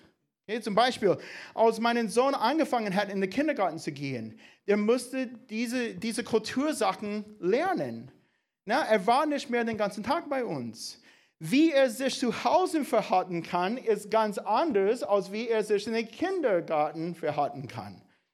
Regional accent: United States; German is a second language; now in Germany; Als Amerikaner, ich habe mich für den einfachsten Weg entschieden.

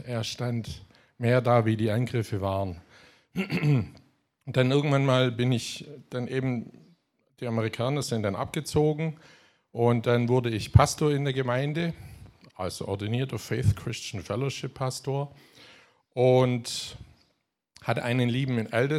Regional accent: Baden-Württemberg, Germany; accent: Swabian; auch wenn ich ab und zu mal ins Schwäbische reinkomme.

